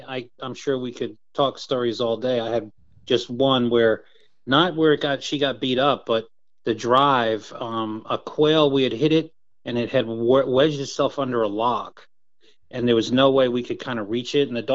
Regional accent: New Jersey, United States; now in North Carolina, United States; I'm from New Jersey originally, and I grew up with them.

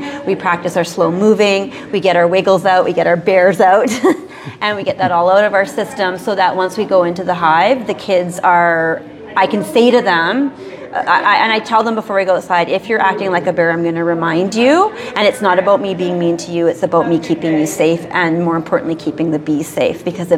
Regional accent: Canada; I am from Canada, so we have a shorter mating window.

